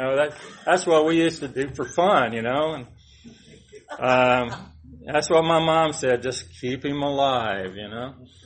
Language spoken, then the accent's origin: English; Marietta, Georgia, United States; also born or lived in Atlanta / East Point; I was born in Atlanta, Georgia Baptist Hospital in 1955. I'm 66 years old. I grew up in East Point until about third grade, and then we moved up to Marietta around Terrell Mill Road up there.